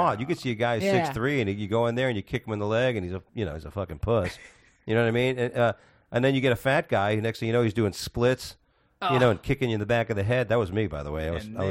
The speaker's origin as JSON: {"language": "English", "town": "Coral Springs", "region": "Florida", "country": "United States", "said": "And I used to sometimes say Miami because it's recognizable, mm-hmm. or Fort Lauderdale."}